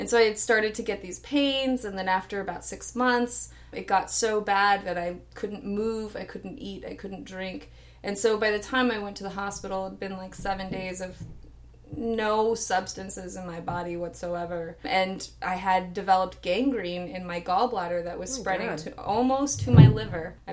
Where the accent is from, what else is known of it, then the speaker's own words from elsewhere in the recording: California, United States; because I grew up poor and in the Bay, and I mean, we were just like a struggling working class family.